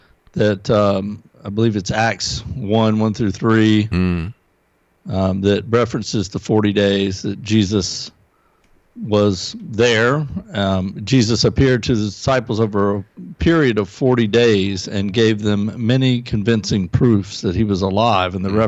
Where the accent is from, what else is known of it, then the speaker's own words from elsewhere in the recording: South Carolina, United States; I'm from South Carolina, and we talk about going down the road.